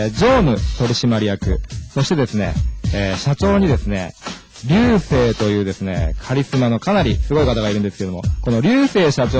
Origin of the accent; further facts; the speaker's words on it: Urawa, Saitama, Japan; 出身はですね、埼玉県の浦和市というところがあって浦和生まれ浦和育ちですね。今現在33歳です。